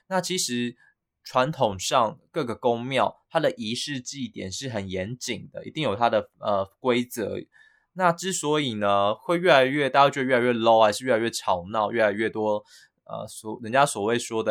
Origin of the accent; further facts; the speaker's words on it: Yunlin County, Taiwan; 就是我想谈的是云林的没落，我老家云林的没落